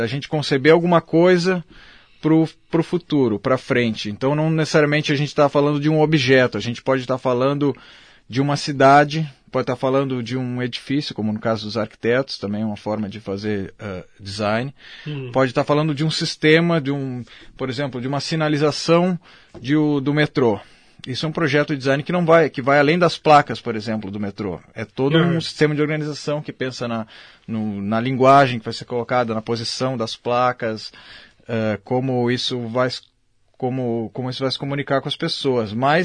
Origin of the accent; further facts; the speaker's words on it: Porto Alegre, Rio Grande do Sul, Brazil; moved away as an adult; now in Rio de Janeiro, Brazil; eu sou de Porto Alegre, na verdade. Eu estudei design em Porto Alegre, numa universidade chamada Uniriter. Uhum. E depois eu fui para o Rio de Janeiro, em 2013, fazer um mestrado, e acabei ficando